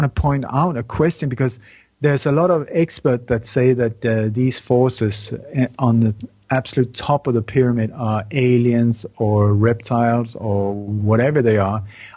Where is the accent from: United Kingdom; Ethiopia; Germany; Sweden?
Sweden; also born or lived in Denmark; I was born in Denmark. I grew up in Sweden.